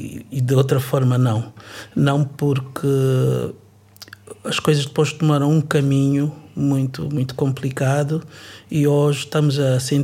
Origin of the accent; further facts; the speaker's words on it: Angola; now in Portugal; Eu venho contar-vos as experiências da minha vida, da minha infância em Angola, uma Angola conturbada